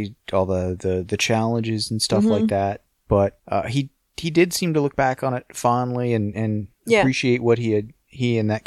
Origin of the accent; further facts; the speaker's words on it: San Diego, California, United States; I grew up in San Diego, which is a reasonably flat downtown.